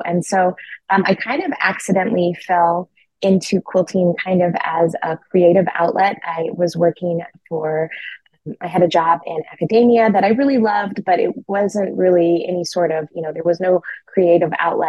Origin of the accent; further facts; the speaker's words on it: California, United States; I am a fabric and textile designer, and I write quilting books too. We are from Northern California, a little bit east of Sacramento.